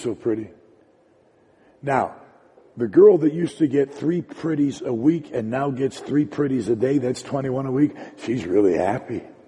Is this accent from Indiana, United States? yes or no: no; Detroit, Michigan, United States; When I was a boy growing up in Detroit, we would give Valentine's cards to our classmates.